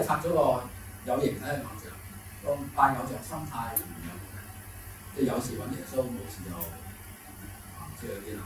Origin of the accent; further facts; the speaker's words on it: China; 即係充分體現咗我哋中國人呢句説話